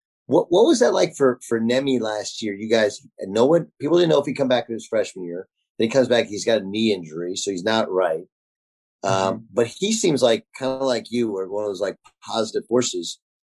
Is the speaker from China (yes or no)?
no; California, United States; I grew up in Southern California